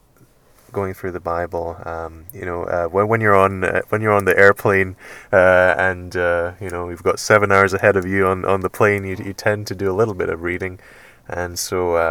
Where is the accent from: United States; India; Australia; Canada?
India; now in United Kingdom; got to see my hometown again, and eat all the lovely Indian delicacies that I had grown to miss, but I had all that and now I'm back.